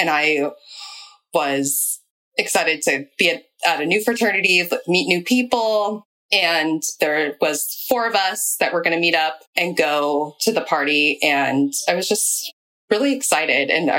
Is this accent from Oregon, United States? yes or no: yes; Portland, Oregon, United States; So I'm from Portland, Oregon, and I grew up in just the suburbs, just had a pretty typical childhood.